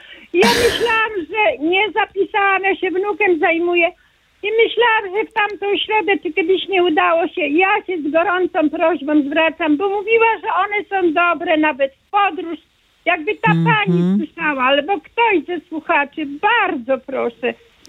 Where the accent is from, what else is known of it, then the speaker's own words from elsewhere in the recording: Olsztyn, Warmian-Masurian Voivodeship, Poland; No ja jestem z Olsztyna … gorąco pozdrawiam z naszej Warmii